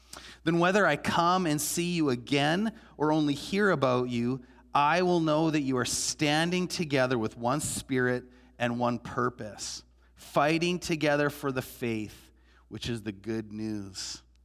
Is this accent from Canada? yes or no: yes; Canada; I grew up in this country, and there's certain things about me that are very Canadian. No matter how old I get, when I've gone to different countries, I've lived in multiple countries. I've lived beyond Canada. I think I've lived now in 4 different countries.